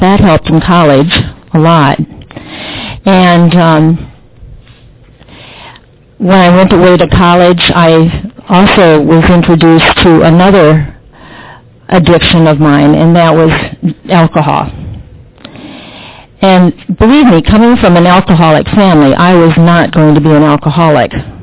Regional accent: Minnesota, United States; moved away as an adult; also born or lived in Iowa; I moved to Michigan from Minnesota and Iowa, where I'd grown up, to teach school.

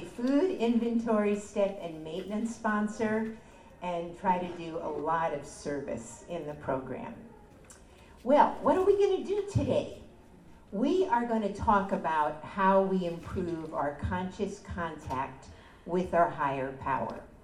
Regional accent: Las Vegas, Nevada, United States; Hi everybody. I'm from Las Vegas.

